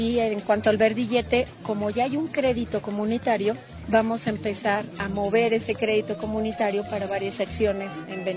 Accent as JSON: {"language": "Spanish", "region": "Querétaro", "country": "Mexico", "said": "vengo de Querétaro"}